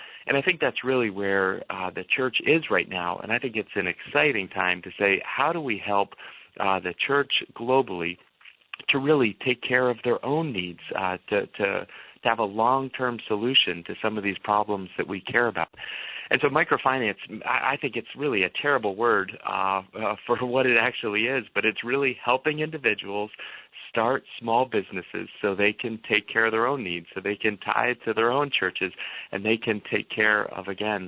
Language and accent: English; Boston, Massachusetts, United States; now in Lancaster, United States; You know, I grew up in Boston, and there we had all kinds of traffic problems. And moving to Lancaster, there is not a traffic problem